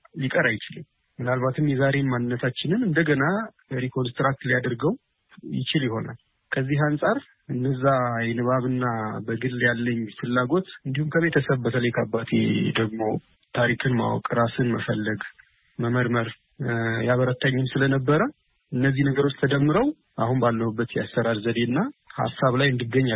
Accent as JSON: {"language": "Amharic", "town": "Dessie", "region": "Amhara", "country": "Ethiopia", "tie": "born there", "said": "የተወለድኩት በደሴ ከተማ ነው።"}